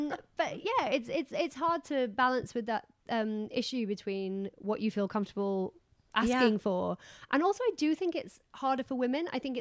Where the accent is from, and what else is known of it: United Kingdom